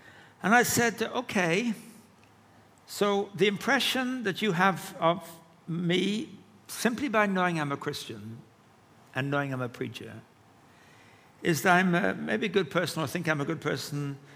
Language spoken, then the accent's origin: English; England, United Kingdom; You know I come from England. That may or may not be a good thing. You know I'm a Christian.